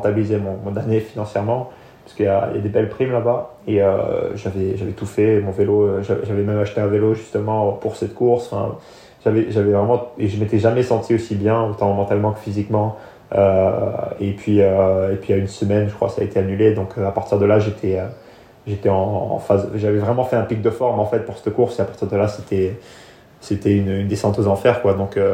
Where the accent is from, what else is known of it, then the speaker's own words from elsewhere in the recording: France; C'est ça, j'ai la double nationalité, mais je compte pas changer de nationalité, de toute façon la France c'est là où j'ai grandi